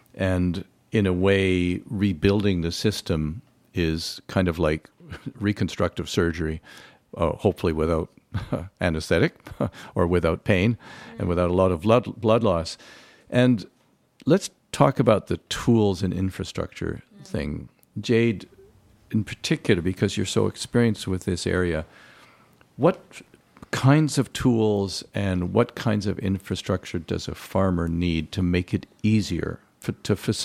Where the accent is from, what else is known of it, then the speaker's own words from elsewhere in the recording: Vancouver, British Columbia, Canada; I grew up in Vancouver and we had gardens, and my father was farming organically when all the neighbors were going over to the pesticide revolution